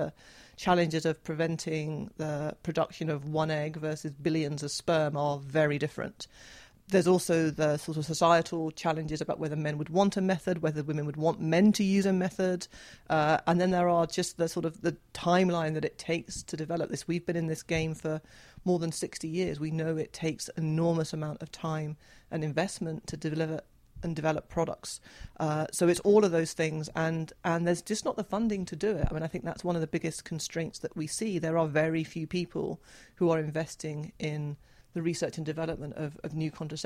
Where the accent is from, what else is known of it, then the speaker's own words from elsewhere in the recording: United Kingdom; now in United States; As a European, as a Brit